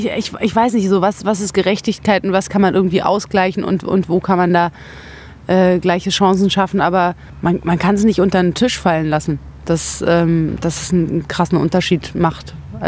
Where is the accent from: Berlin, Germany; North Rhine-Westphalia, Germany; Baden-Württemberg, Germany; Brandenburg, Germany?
Berlin, Germany; West Berlin; Naja, wie gesagt, ich bin in West-Berlin aufgewachsen.